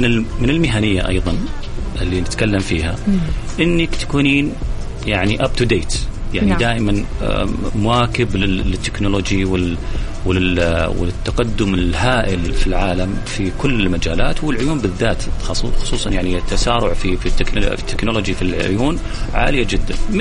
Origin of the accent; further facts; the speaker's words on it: Saudi Arabia; هذا المشهور في العالم كله تقريبا، وعندنا في السعودية برضه